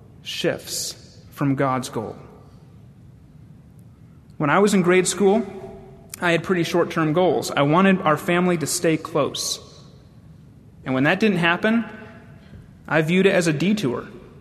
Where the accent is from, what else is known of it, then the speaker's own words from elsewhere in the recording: Mohawk, New York, United States; 8 months after I was born, the Lord led my family to a small town in upstate New York called Mohawk. My dad was and still is the pastor of the church there. I am the third of four children.